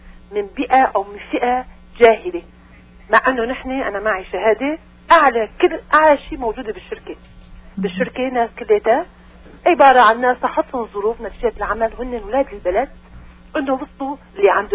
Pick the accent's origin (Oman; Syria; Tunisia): Syria; أنا سورية، أوكي؟